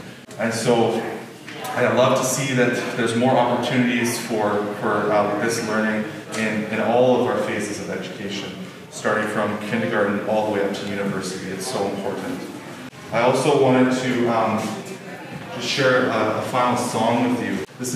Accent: Victoria, British Columbia, Canada; growing up in Victoria, growing up in community, going to cultural community, being connected to the Indigenous community

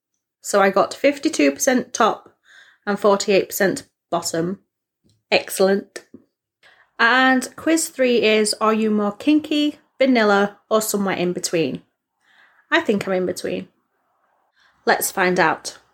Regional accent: England, United Kingdom; I just get an American twang. And I'm English.

